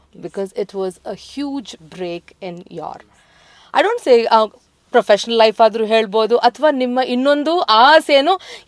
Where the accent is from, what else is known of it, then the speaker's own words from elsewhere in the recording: Karnataka, India; ಯಾಕಂದ್ರೆ ನಾನು ಇಲ್ಲಿ ಹುಟ್ಟಿ ಇಲ್ಲಿ ಬೆಳೆದಿದ್ದೀನಿ